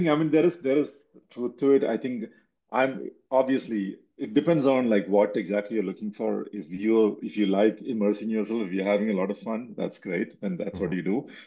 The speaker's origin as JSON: {"language": "English", "country": "India", "tie": "born or raised there", "moved": "as an adult", "lives_now": "Austin, United States", "said": "I grew up in India. I was there till about 22 years old, did my undergrad, and then got a scholarship"}